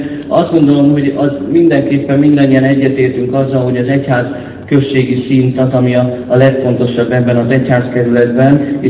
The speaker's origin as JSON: {"language": "Hungarian", "town": "Pilis", "region": "Pest", "country": "Hungary", "tie": "born or raised there", "said": "Pilisen növekedtem, nevelkedtem"}